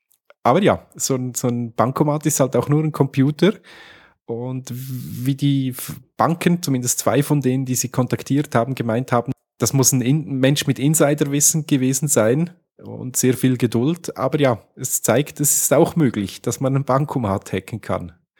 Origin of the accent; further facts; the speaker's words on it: Switzerland; Bei uns in der Schweiz schon im Rhein, aber bei euch?